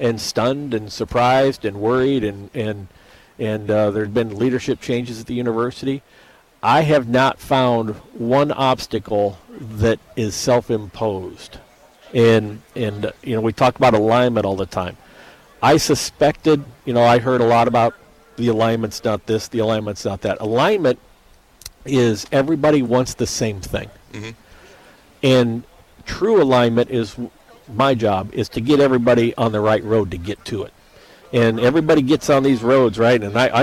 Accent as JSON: {"language": "English", "region": "Iowa", "country": "United States", "tie": "born or raised there", "said": "growing up in Iowa and living in the Midwest my whole life"}